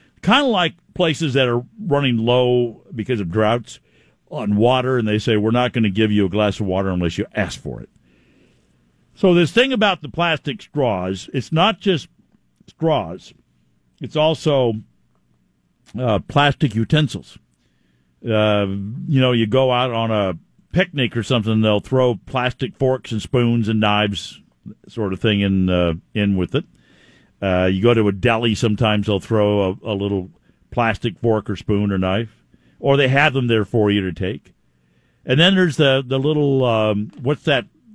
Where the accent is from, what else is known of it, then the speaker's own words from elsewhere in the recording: Seattle, Washington, United States; This one from my good old hometown. I cannot believe what a see. I grew up in Seattle, and I still.